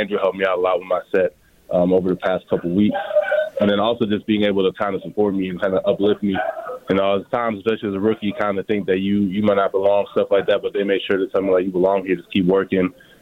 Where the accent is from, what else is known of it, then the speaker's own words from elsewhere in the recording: Germany; also born or lived in Newport News, United States; When I was born in Virginia, Newport News. But we moved straight back after I was born, so I grew up over there. Just normal in a normal apartment in a German neighborhood, so it's just normal.